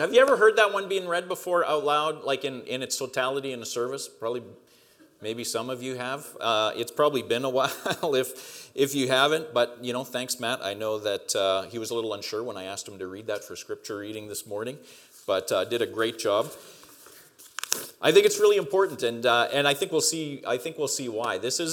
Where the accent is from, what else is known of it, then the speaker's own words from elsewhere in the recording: Saskatchewan, Canada; even though I was from Saskatchewan, you all still hired me.